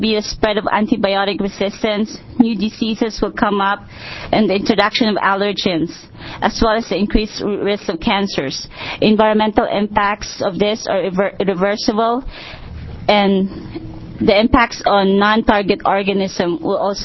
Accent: Portland, Oregon, United States; I'm from Portland, Oregon.

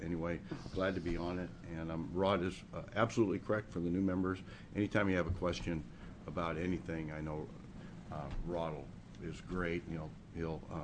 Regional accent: Hood River, Oregon, United States; I'm from Hood River.

